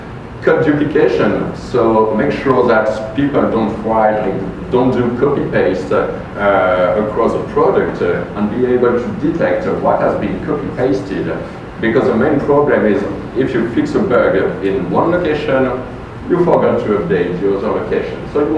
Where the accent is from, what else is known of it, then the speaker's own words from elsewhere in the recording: France; accent: French; English is a second language; you will have to deal with my French accent.